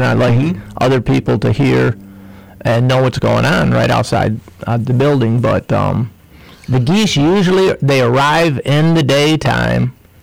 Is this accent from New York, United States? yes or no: yes; Vernon Center, New York, United States; I grew up in the Mohawk River Valley, Mohawk River Valley, upstate New York, very rural area, small town of a few hundred people, Vernon Center.